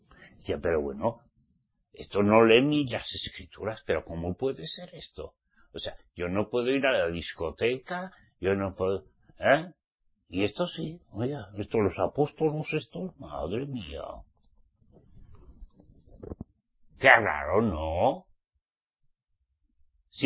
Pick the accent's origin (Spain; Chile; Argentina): Spain; Basque Country; Yo parecía la Gaceta Norte de mi tierra, como soy vasco, ¿sabes?